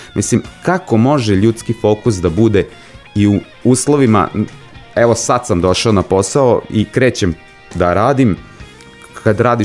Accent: Zrenjanin, Vojvodina, Serbia; ja sam iz Zrenjanina.

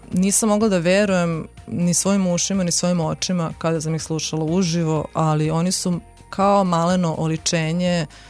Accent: Kikinda, Vojvodina, Serbia; ja sam iz Kikinde.

